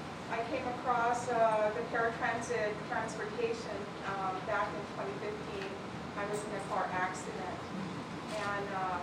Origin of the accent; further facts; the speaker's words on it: Guam; and also I am from Guam, and I just see the improvement with the administration.